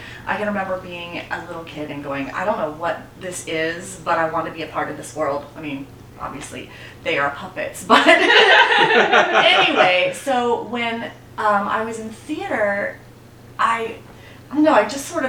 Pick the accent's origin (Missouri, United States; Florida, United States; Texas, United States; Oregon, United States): Texas, United States; Austin; I'm from Austin. I grew up in Austin